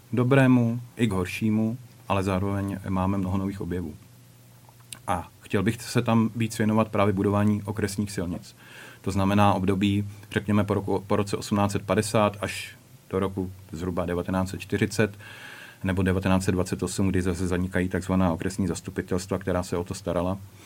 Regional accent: Přepeře, Liberec Region, Czechia; born there; v roce 1978, když jsem se narodil v Přepeřích u Turnova na Samotě, tehdy ještě v těsné blízkosti bývalé silnice 1/10. Byli jsme jediné dva domy na téhle silnici

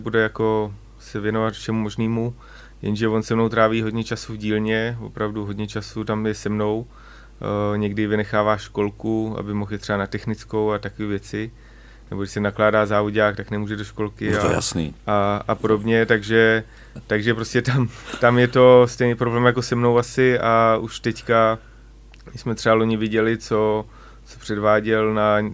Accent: Liberec Region, Czechia; tam na Liberecku, odkud pocházím, nebo na Turnovsku spíš dneska to je

